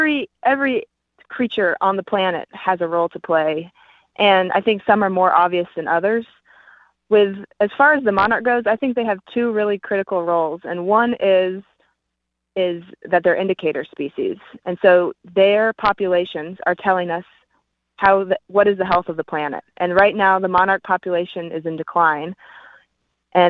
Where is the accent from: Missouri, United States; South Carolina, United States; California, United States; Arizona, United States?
Missouri, United States; Kansas City; about as the size of my hometown in Kansas City.